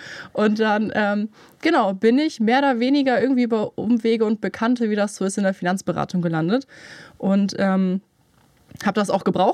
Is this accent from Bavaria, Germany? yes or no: yes; Munich, Bavaria, Germany; moved away as an adult; now in Kiel, Germany; ich komme aber gar nicht hier aus der Gegend. Ich komme aus München und ja, das liegt daran, dass ich wegen einem Mann hier hochgezogen bin, tatsächlich.